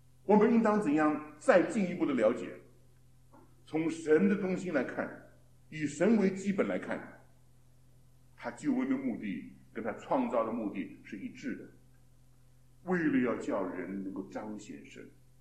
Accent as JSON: {"language": "Chinese", "country": "China", "said": "我忘记了，我们是中国人的"}